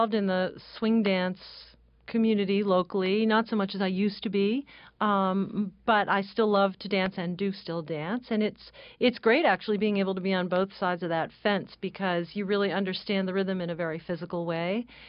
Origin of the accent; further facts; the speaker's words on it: Woodstock, New York, United States; I grew up in Woodstock, New York.